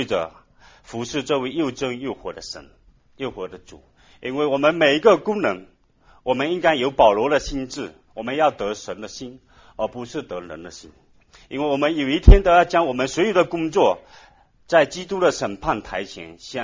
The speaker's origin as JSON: {"language": "Chinese", "country": "China", "said": "作为一个中国人"}